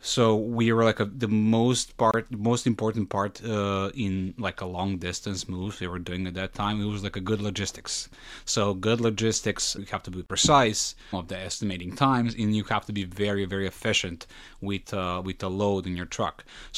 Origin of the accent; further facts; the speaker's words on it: Serbia; now in United States; Well, I came from Serbia in 2014 here in the States, actually, to be really precise, in Rockville, Maryland.